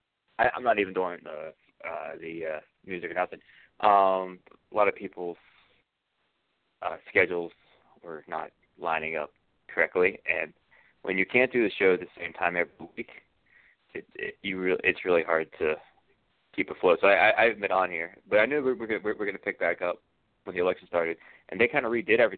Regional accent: Ohio, United States; I'm from Ohio, so I voted here.

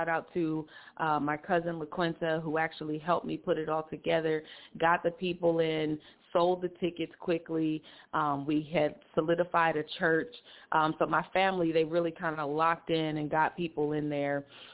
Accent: Delaware, United States; I went back to Delaware, my hometown.

